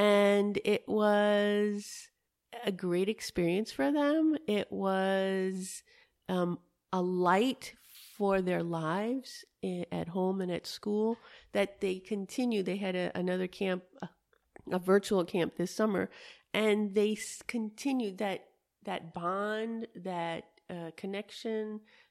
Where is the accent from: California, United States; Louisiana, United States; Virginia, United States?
Louisiana, United States; New Orleans; I grew up in New Orleans, and so in college, I said, if I graduate with honors, that's something big.